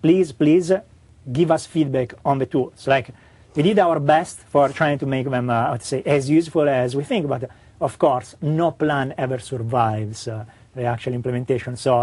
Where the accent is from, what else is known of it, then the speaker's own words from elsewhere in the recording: Italy; I come from an area from Italy which is famous for being, mindful of money.